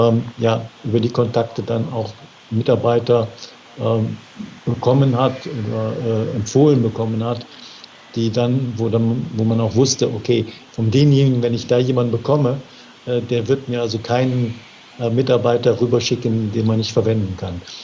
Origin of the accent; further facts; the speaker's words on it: Germany; now in China; Ich bin Deutscher, ich fahre Auto.